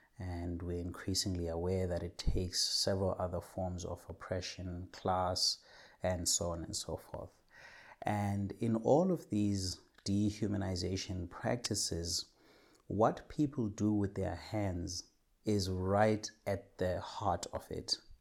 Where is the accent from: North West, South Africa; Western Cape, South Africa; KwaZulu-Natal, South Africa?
Western Cape, South Africa; Zweletemba; from Kaka Street in Zweletemba, Worcester, in the Western Cape in South Africa.